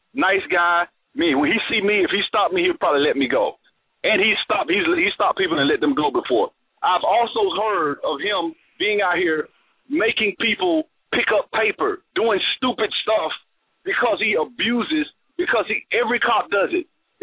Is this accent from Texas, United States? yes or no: no; Alabama, United States; I'm from Alabama. There are kids I knew.